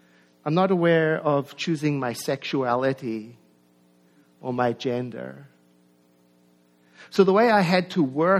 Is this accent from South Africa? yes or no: yes; South Africa; born there; I was born in South Africa in 1961.